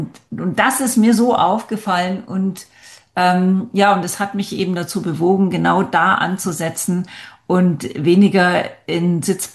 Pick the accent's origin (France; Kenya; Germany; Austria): Kenya; ich selber bin aufgewachsen in Kenia. Das ist Ostafrika.